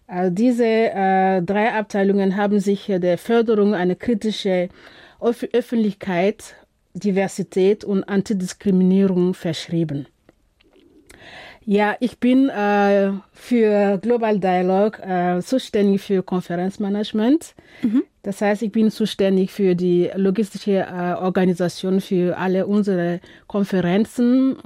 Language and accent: German; Burkina Faso; German is a second language; Ich komme aus Burkina Faso, wo das einzige und größte Festival, panafrikanische Festival, zu Hause ist.